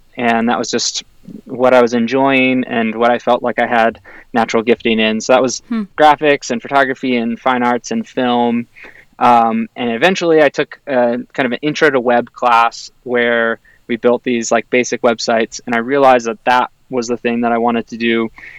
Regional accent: Charlottesville, Virginia, United States; I am from Charlottesville, Virginia. I was born and raised there. Come from a family of four kids.

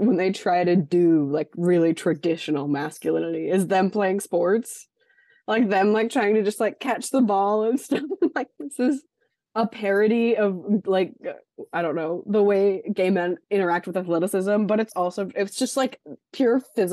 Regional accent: Texas, United States; but I am from Texas and I went to like a Friday Night Lights style, like everyone's obsessed with football school

